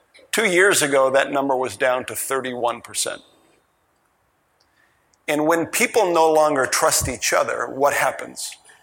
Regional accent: Massachusetts, United States; now in Austin, United States; I'm from Massachusetts, so I'm a member of Red Sox Nation.

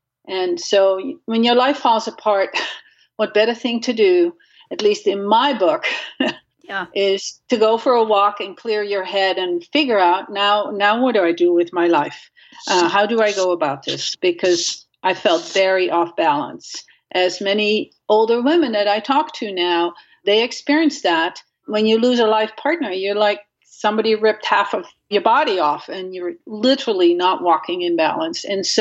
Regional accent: Netherlands; I grew up in Holland and without a car.

